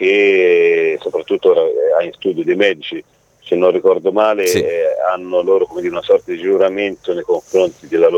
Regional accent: Tuscany, Italy; Io sono toscano

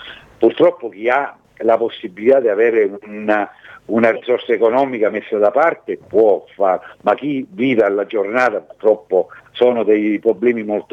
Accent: Sicily, Italy; mi vergogno ancora di più da siciliano, da meridionale. Noi nel meridione abbiamo portato la ricchezza al nord

